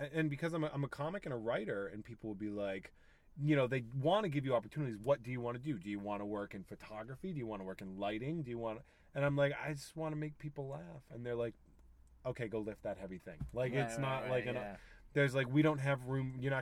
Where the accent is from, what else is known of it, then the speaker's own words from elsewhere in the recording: Charlton, Massachusetts, United States; It was the day I was a teacher for 9 years in Charlton, Massachusetts, which is also my hometown.